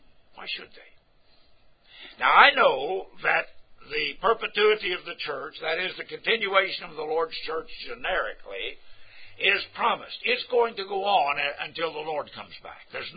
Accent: Lawton, Oklahoma, United States; I come from Lawton, Oklahoma.

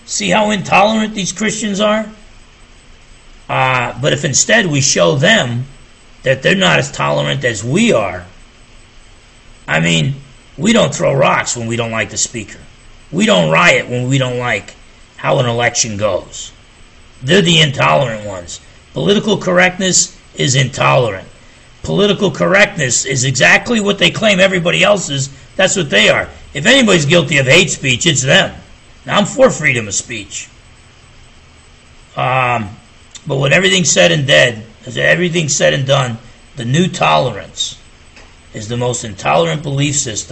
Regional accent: New Jersey, United States; I'm from Jersey. I get my 2 minutes.

